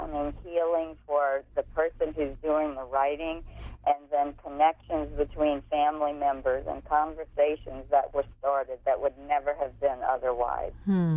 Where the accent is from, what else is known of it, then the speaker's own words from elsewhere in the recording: the South, United States; He's a Southern boy like I am. And I'm from the South